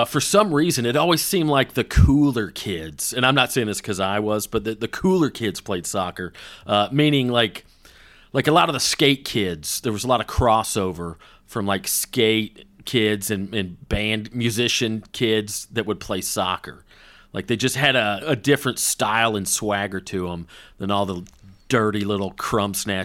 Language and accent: English; Woodstock, Georgia, United States; I was in the newspaper every week. They would cover Little League soccer in my hometown.